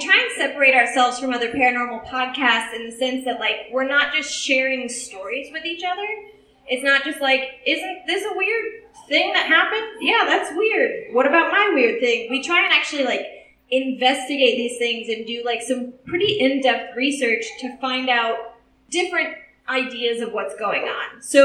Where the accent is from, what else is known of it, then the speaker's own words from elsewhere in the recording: Illinois, United States; And a lot of our listeners, so we're from Southern Illinois.